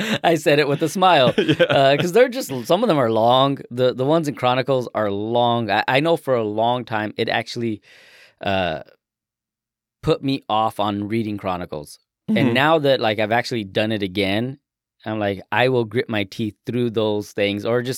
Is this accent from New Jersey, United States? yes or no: no; Colorado, United States; Yeah, we're just from Colorado.